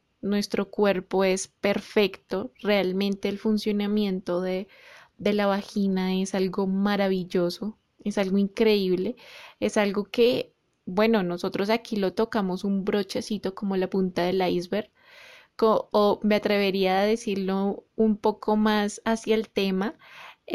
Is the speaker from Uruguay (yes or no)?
no; Colombia; en Colombia, yo sé que como colombianos debemos respetar a nuestras comunidades